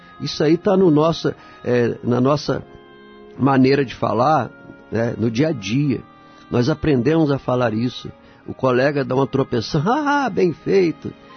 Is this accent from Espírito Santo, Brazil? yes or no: yes; Espírito Santo, Brazil; Eu sou capixaba, né? Então lá na roça, eu sou da roça